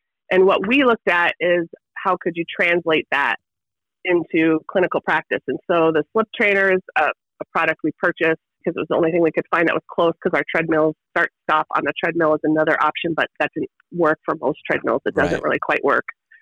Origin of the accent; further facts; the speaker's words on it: Colorado, United States; Well, so I'm from Colorado, right?